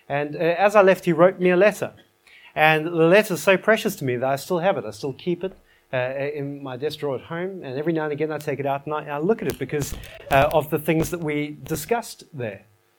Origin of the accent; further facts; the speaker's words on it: South Africa; I know it's risky because I'm from South Africa and you never know what we're going to nick.